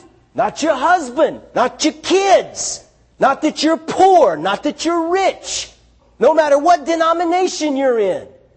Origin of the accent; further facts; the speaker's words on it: the South, United States; I'm from the South. We're going to preach about sin.